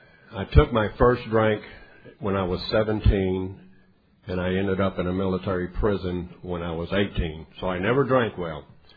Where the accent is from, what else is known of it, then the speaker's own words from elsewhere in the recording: Daytona Beach, Florida, United States; I'm from Florida, Daytona Beach, Florida, by the way